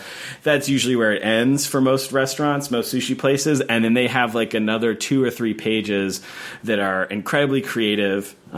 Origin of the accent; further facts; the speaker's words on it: New Haven, Connecticut, United States; I'm from New Haven, so you notice there's a lot of New Haven spots on the list.